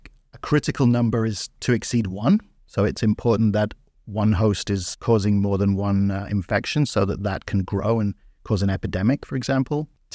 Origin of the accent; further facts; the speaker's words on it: United Kingdom; I think back in my home country in the UK, some of the early estimates came from boarding schools